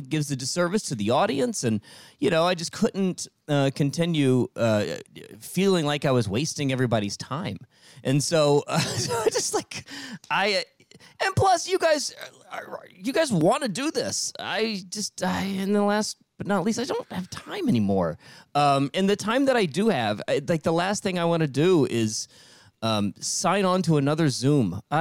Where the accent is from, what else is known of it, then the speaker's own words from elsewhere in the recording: Richmond, Virginia, United States; I've got stations in Detroit, Miami, Richmond, Virginia, my hometown, and the New York one